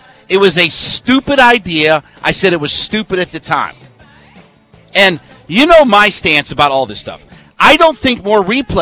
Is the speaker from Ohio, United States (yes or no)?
yes; Canton, Ohio, United States; I grew up in Canton, Ohio. I went to a lot of Hall of Fame ceremonies and different things like that.